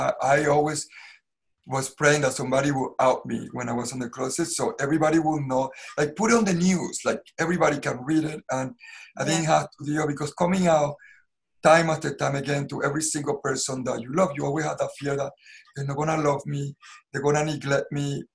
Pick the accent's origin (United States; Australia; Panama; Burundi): Panama; because I grew up so poor in Panama.